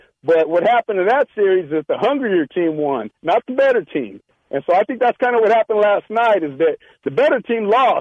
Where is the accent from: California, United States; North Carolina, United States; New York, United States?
California, United States; Sacramento; And that team, I'm from Sac, and I watched that game last night.